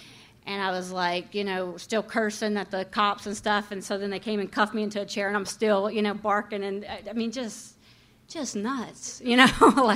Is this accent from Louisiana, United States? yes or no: yes; Crowley, Louisiana, United States; I'm from Crowley. I don't know if y'all know that place